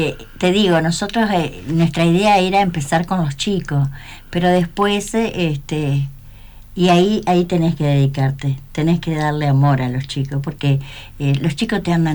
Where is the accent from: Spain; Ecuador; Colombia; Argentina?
Argentina; Paraná, Entre Ríos; Nosotros somos de Bajada Grande.